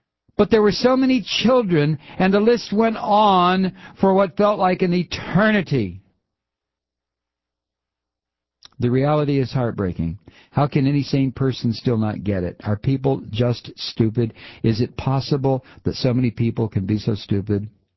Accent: Chicago, Illinois, United States; I grew up in Chicago and went to the Unitarian Church there.

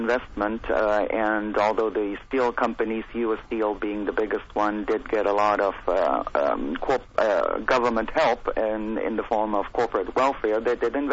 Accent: Germany; I'm from Germany originally.

